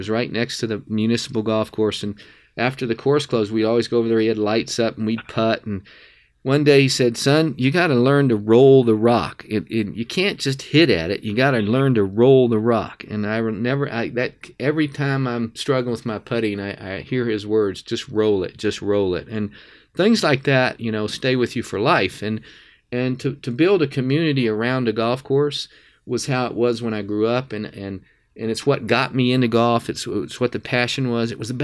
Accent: Texas, United States; I grew up in South Texas in a small – we had an 18-hole muni and a 9-hole private facility there.

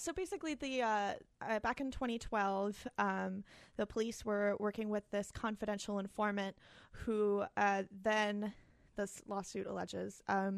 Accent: Maryland, United States; You know, I grew up in Howard County, so Mexican food, like, kind of mild, bland, Americanized Mexican food was my family's go-to.

